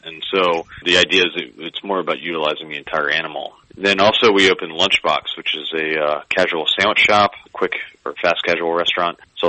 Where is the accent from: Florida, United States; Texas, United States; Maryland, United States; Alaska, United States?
Maryland, United States; Frederick; So first, I opened Volt in 2008 in my hometown of Frederick, Maryland.